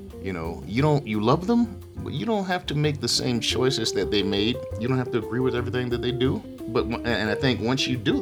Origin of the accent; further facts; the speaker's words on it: Georgia, United States; when I was a kid growing up in Georgia back in the 60s and 70s